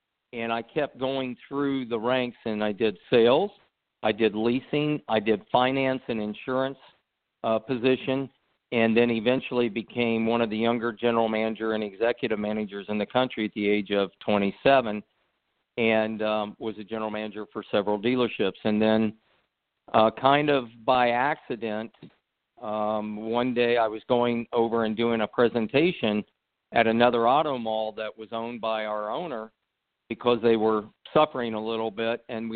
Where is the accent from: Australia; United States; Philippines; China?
United States; Midwest; And I grew up in the Midwest in a steel town, and it was a very bad economy at the time.